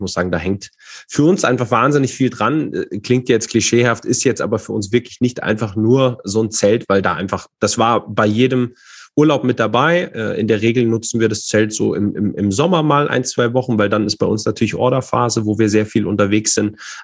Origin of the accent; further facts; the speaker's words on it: Fulda, Hesse, Germany; Und dann komme und bin aus Fulda, zwar nicht gebürtig, aber sehr schnell hierher gezogen.